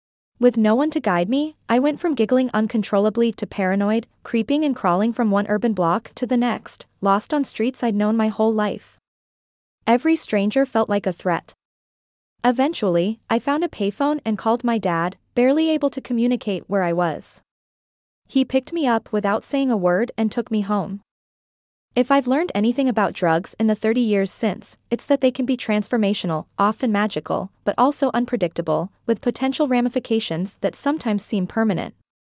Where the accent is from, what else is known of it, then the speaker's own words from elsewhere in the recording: Oregon, United States; licenses to become a psilocybin practitioner in my home state of Oregon, for example, are expensive to obtain